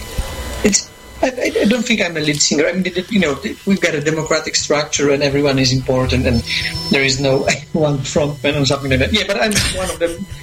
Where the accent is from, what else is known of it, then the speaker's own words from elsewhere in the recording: Gdańsk, Pomeranian Voivodeship, Poland; we are from Central Europe, Central Eastern Europe, from Poland. We are from Gdańsk, in the city of Gdańsk is a city in the north of Poland by the Baltic Sea.